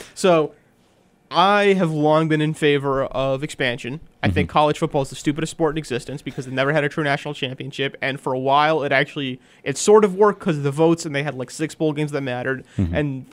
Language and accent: English; Northeast, United States; I will say, as a Northerner, I'm now kind of rooting for Penn State because they're a Northeast team.